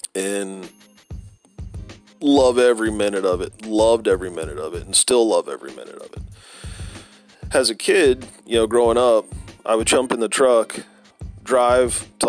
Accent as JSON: {"language": "English", "region": "Florida", "country": "United States", "tie": "born or raised there", "said": "I grew up in the Treasure Coast area, which is the Indian River, St. Lucie, Martin County areas. And I fished the state of Florida my whole entire life."}